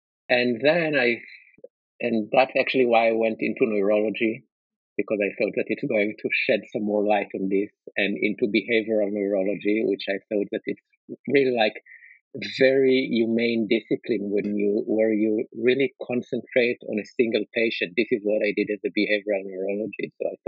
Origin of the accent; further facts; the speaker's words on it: Jerusalem, Jerusalem District, Israel; although I grew up in Jerusalem, and it's like not a small town. It was back then like 500,000 people there